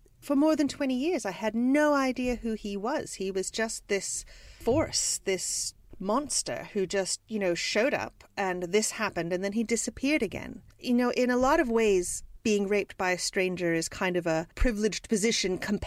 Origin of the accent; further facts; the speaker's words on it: New Jersey, United States; I remember being in my hometown library in New Jersey and reading all the serial killer books and finding them very interesting.